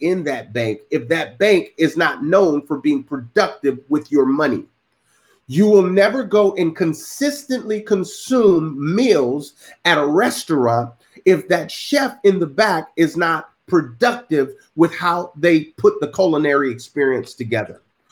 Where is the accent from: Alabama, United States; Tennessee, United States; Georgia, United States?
Georgia, United States; born there; from a family where my parents were immigrants from Haiti, and we migrated here to the United States. I was born in Georgia